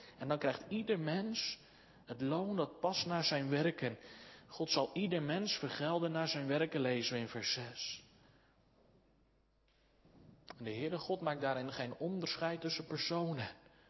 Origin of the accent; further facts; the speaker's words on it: Soest, Utrecht, Netherlands; ik ben zelf opgegroeid in Soest en dominee Verkoten was vroeger onze predikant.